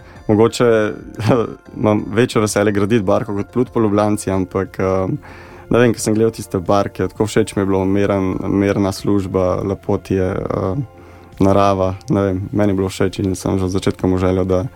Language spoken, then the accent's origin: Slovenian; Borovnica, Central Slovenia, Slovenia; now in Podpeč, Slovenia; včasih sem iz Borovnice, sem se zdaj preselil na kraj jezero pri Podpeči